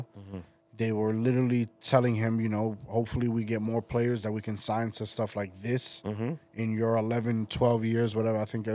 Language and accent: English; Dominican Republic; Yeah, I've heard it in my family's back home in DR.